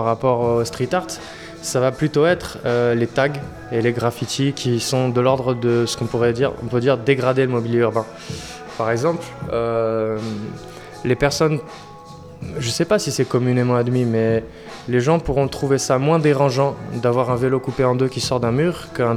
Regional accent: Castelnau-le-Lez, Occitanie, France; Quand j'habitais à Castelnau, là où j'ai grandi, à côté de Montpellier

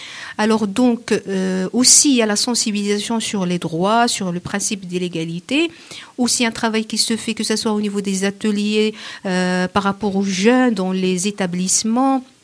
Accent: Morocco; tout ce qui se passe chez nous au Maroc

